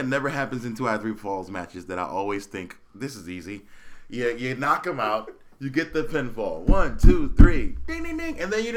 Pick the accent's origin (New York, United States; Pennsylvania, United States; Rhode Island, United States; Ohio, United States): Pennsylvania, United States; Philadelphia; moved away as an adult; I'm born and raised in Philadelphia, and so I know all about bad roads. Yeah. And that's why I got the heck out of there, and I live in Phoenix now.